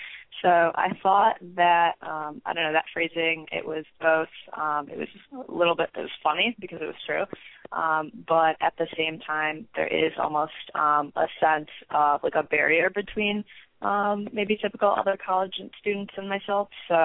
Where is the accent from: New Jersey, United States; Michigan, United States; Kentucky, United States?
Michigan, United States; So I am from Michigan, but I'm currently a freshman undergrad at Arizona State University in their Honors College.